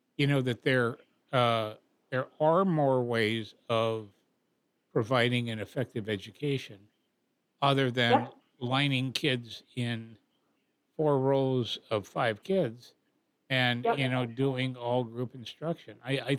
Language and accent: English; Ellensburg, Washington, United States; You know, I grew up in Ellensburg, which was probably a school district about the same size as maybe a little bit bigger than Vashon